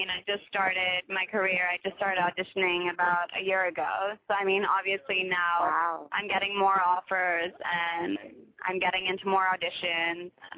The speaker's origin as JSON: {"language": "English", "country": "France", "tie": "born or raised there", "said": "From a very young age, I started taking theater classes and being in plays in Paris because I grew up in France."}